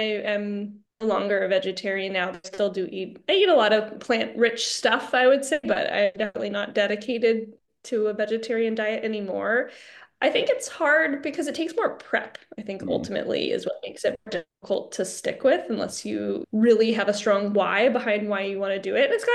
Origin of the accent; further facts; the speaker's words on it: California, United States; I grew up in California, so I feel like we ate pretty healthy early to a lot of the trends